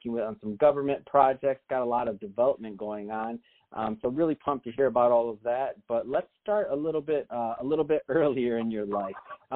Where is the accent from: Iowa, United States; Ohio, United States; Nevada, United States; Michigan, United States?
Michigan, United States; Detroit; he's located over in Detroit, Michigan, my hometown.